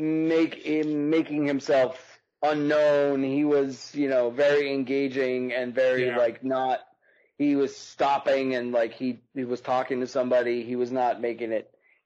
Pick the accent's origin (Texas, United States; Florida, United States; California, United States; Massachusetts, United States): Massachusetts, United States; Boston; Those last two matches, let me tell you, man, I'm from Boston, but Rob's from the Baltimore. We're not strangers to the cold.